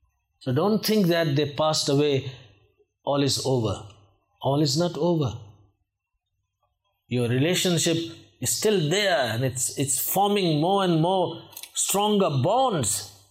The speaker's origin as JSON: {"language": "English", "country": "South Africa", "said": "I come from South Africa."}